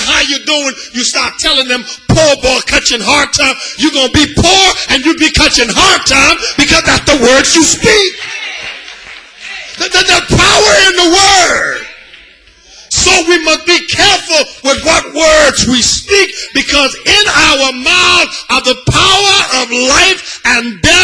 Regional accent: Liberia; You know, I'm from Liberia, and I told you I can split my accent.

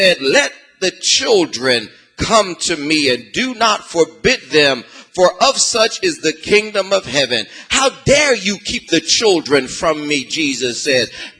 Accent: Los Angeles, California, United States; Listen, I'm from South Central LA. I know what I'm talking about

